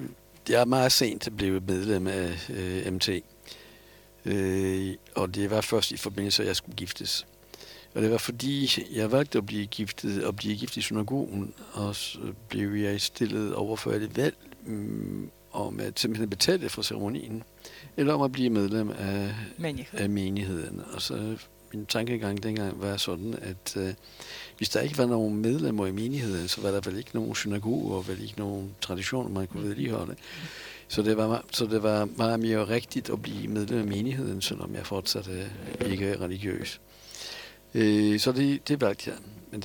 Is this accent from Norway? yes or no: no; Poland; Danish is a second language; jeg har betragtet mig selv dengang som polak, simpelthen, og ikke som jøde. Og det var jeg heller ikke.